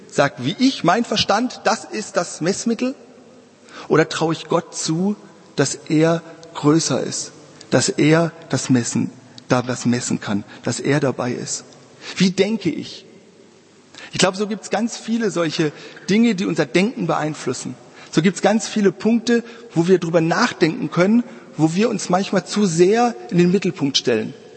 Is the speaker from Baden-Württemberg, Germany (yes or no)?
yes; Baden-Württemberg, Germany; bin in Heidelberg, da bin ich in der Nähe aufgewachsen